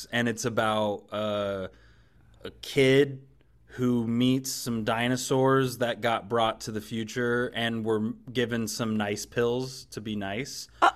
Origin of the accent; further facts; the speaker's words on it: Kansas, United States; well, I'm from Kansas. Okay. Mm-hmm. I'm from where tornadoes are kind of a constant part of your life.